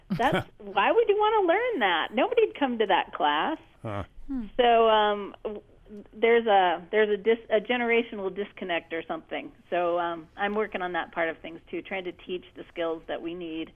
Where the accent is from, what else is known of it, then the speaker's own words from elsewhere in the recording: Fairbanks, Alaska, United States; So my husband and I grew up in Fairbanks, and so we've always been doing subsistence type things.